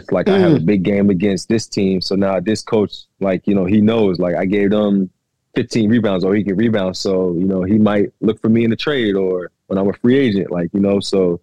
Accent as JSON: {"language": "English", "town": "Richmond", "region": "Virginia", "country": "United States", "tie": "born or raised there", "said": "like I grew up in Richmond, Virginia, bro."}